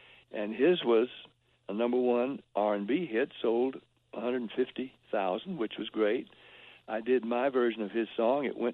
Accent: Nashville, Tennessee, United States; Well, as a kid growing up in Nashville, my family were churchgoers, and we even read the Bible as a family in devotionals at home.

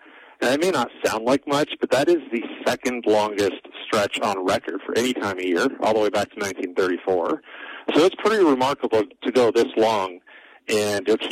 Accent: Fairbanks, Alaska, United States; I'm from Fairbanks, Alaska, and I've been telling my wife this is what winters up there are like.

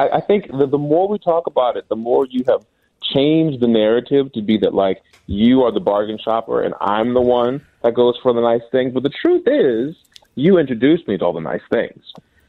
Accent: Minnesota, United States; I'm from Minnesota.

